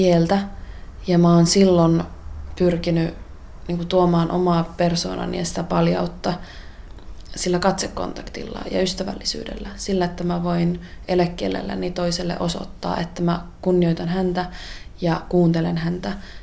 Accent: Kuusamo, North Ostrobothnia, Finland; now in Helsinki, Finland; Olen Kuusamosta kotoisin oleva valokuvaaja ja journalisti ja asun tällä hetkellä Helsingissä.

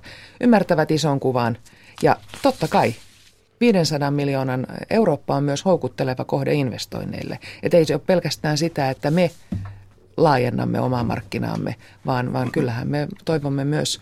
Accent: Turku, Southwest Finland, Finland; now in Lieto, Finland; minä olen syntyperäinen turkulainen, mutta asun Liedon kunnassa.

